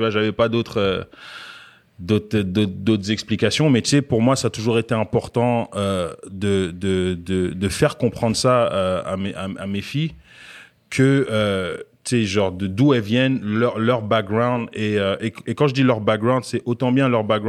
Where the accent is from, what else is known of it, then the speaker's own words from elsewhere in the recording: Goussainville, Île-de-France, France; Dans une ville qui s'appelle Goussainville.